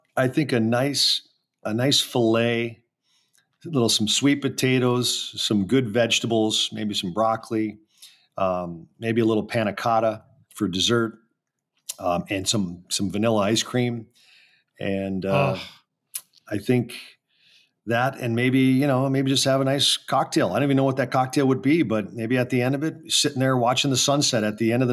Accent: Minnesota, United States; And think of these bands that we grew up listening to in Minnesota.

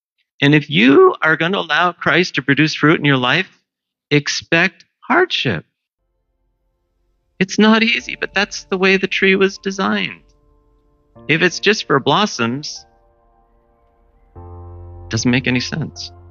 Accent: St. Catharines, Ontario, Canada; now in Ottawa, Canada; I grew up in St. Catharines. I most of the time don't miss it.

